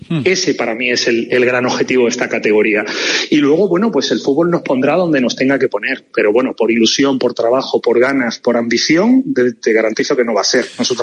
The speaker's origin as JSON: {"language": "Spanish", "town": "Málaga", "region": "Andalusia", "country": "Spain", "tie": "born or raised there", "said": "yo, por ejemplo, que me formé y me crié en Málaga"}